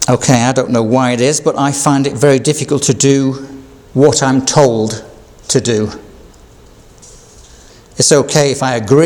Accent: Yorkshire and the Humber, United Kingdom; accent: Yorkshire; There was my Yorkshire accent coming out there, a thick ear.

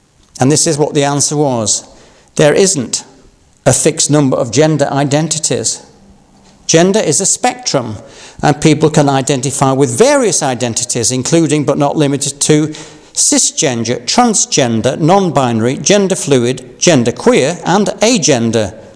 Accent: Yorkshire and the Humber, United Kingdom; accent: Yorkshire; There was a time when my accent would have left you in no doubt that I was and am a Yorkshireman.

